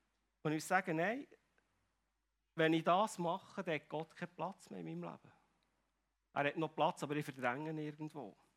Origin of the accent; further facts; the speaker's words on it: Switzerland; Ich weiß nicht, ob wir das als Schweizer manchmal ein bisschen zu wenig erleben.